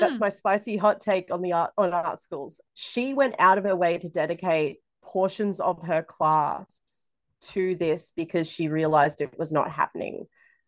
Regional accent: Australia; because I'm Australian

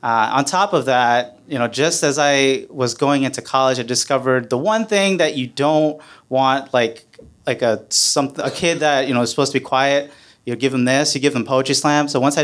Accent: United States; I'm a Pakistani American

